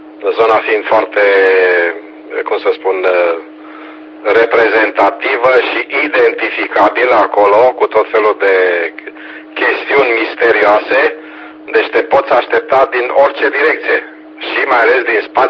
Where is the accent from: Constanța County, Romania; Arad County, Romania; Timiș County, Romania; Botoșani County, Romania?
Arad County, Romania; Arad; moved away as an adult; now in Bucharest, Romania; Eu sunt arădean la origine și viața m-a dus aici, în vacanța mare, la fiica mea. Da, și uite, stau acum dan la capital. Deci, cum să spunem, m-am reîntors după 40 de ani. M-am reîntors în capitală, da?